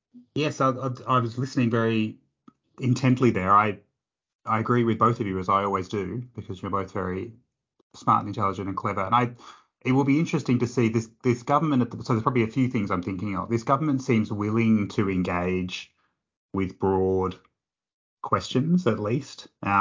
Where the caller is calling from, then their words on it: Canberra, Australian Capital Territory, Australia; I'm talking from Canberra